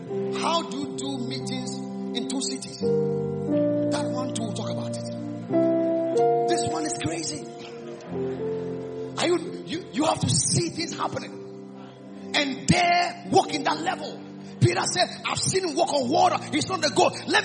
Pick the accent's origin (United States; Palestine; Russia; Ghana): Ghana; I came from Ghana.